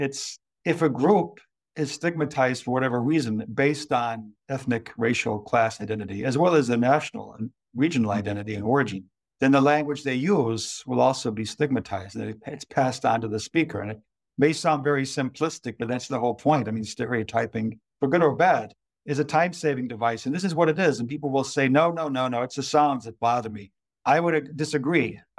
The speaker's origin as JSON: {"language": "English", "town": "Los Angeles", "region": "California", "country": "United States", "tie": "born there", "also_born_or_lived": "Ashton-under-Lyne", "said": "because I was born in Los Angeles. My father was from the Bronx. My mother is actually from the local area, from Ashton-under-Lyne."}